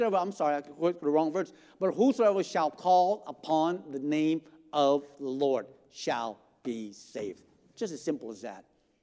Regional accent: United States; When we grew up in America, where everything is almost like Disneyland, right?

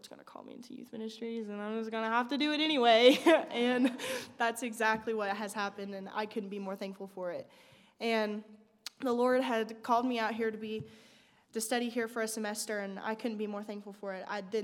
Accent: West Virginia, United States; I am from West Virginia. And I am a sophomore studying youth ministries.

